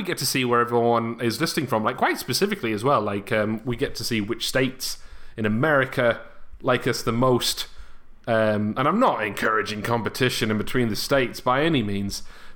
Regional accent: United Kingdom; We're white British. We're white cis British men, David.

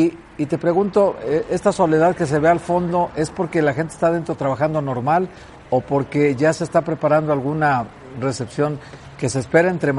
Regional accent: Guadalajara, Jalisco, Mexico; yo soy de Guadalajara

